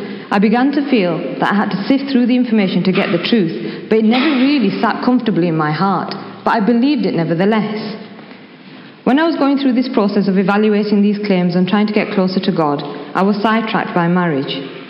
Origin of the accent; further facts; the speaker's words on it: Yorkshire and the Humber, United Kingdom; I was born and raised in Yorkshire, and I grew up in a family where they were Muslims, but really I'd say they were cultural Muslims.